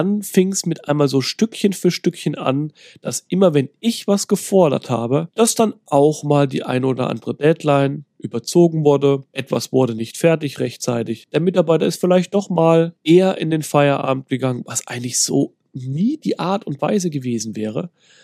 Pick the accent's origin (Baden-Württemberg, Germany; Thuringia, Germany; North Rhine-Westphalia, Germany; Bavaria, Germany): Thuringia, Germany; Bei uns, ich komme ja ursprünglich aus Thüringen, bei uns heißt das Klöße, da gibt es keine Knödel.